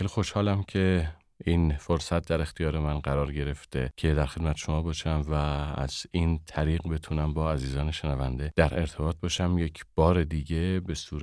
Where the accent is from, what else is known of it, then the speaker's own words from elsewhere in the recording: Shemiranat, Tehran Province, Iran; قدیمتر شمیرانات مجموعه روستاهایی بود که در کنار هم شمیرانات رو می‌ساختن. و حالا خب من سال‌های نوزادی، نوباوگی، نونهالی و کودکیم رو اونجا سپری کردم. مدرسه رفتم، درس خوندم توی همون مدرسه‌های همونجا، همون اطراف